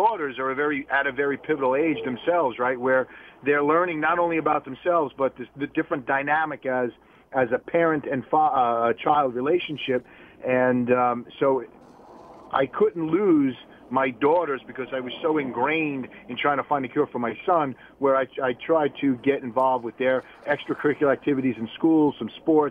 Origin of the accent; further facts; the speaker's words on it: New York, United States; But this is all I do know how to do as a New Yorker.